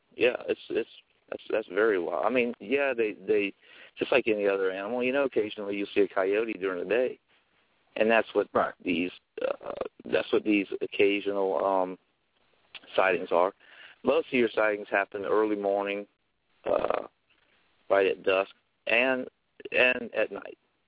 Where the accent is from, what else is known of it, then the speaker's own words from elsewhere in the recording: Louisiana, United States; when I lived in Louisiana, I grew up in Louisiana hearing rumors about it.